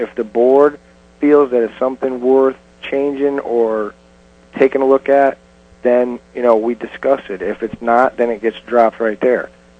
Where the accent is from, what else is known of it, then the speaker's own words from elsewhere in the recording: Florida, United States; because we're from South Florida and we needed a change.